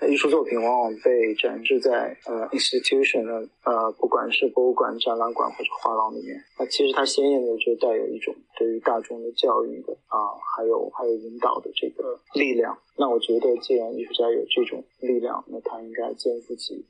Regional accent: China; born there; moved away; 因为我是出生在大陆，然后我也生活在海外许多年。

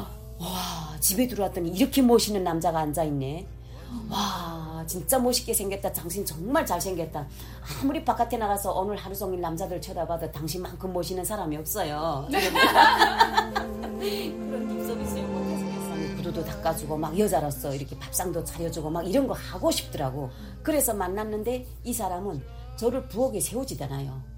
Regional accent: North Korea; 내가 북한 여잔데 그 고향은 밝히지 않단 말이에요.

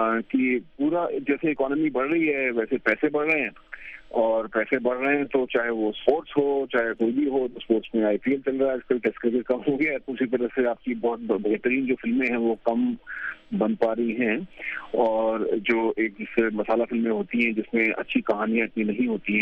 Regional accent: Delhi, India; تو میں ویسے اوریجنلی دلی سے ہوں

